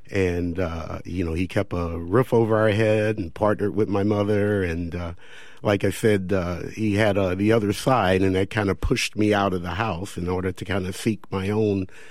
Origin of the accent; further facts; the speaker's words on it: St. Louis, Missouri, United States; for a young black young man growing up in St. Louis, the tendency was to move that way and try to find myself there.